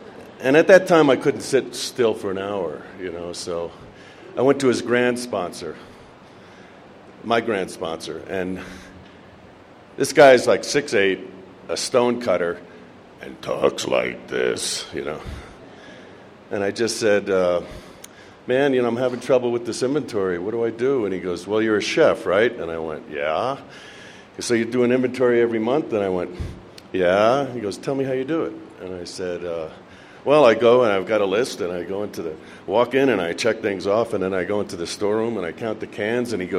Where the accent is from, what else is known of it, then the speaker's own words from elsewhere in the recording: Santa Fe, New Mexico, United States; I'm an alcoholic from Santa Fe.